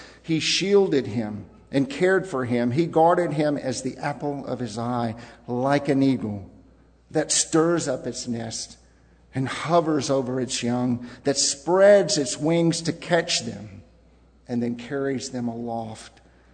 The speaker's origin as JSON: {"language": "English", "town": "Texas City", "region": "Texas", "country": "United States", "tie": "born or raised there", "said": "They flushed the fire hydrants in our city streets when I grew up in Texas City."}